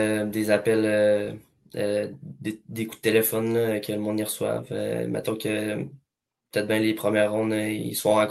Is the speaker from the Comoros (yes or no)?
no; Ville-Marie, Quebec, Canada; je viens de Ville-Marie, au Témiscamingue. J'ai 19 ans.